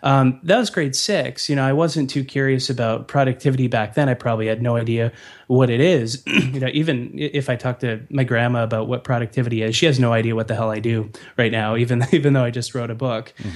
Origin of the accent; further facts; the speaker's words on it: Red Deer, Alberta, Canada; born there; I was born in Red Deer. It's like 2 hours away, dude.